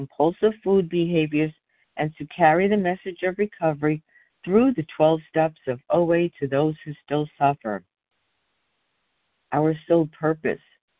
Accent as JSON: {"language": "English", "region": "New York", "country": "United States", "said": "I'm from New York"}